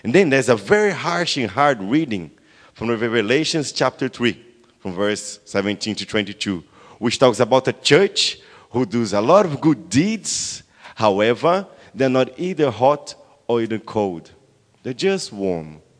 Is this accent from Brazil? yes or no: yes; Brazil; English is a second language; For those who doesn't know me … I'm from Brazil.